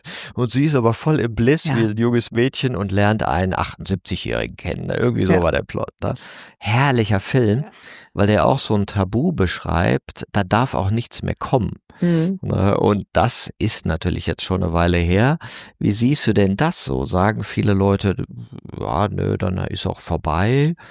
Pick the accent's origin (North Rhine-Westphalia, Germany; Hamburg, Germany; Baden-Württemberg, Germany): North Rhine-Westphalia, Germany; Aachen; zumindest Rheinisch, so Aachen, wo ich ja herkomme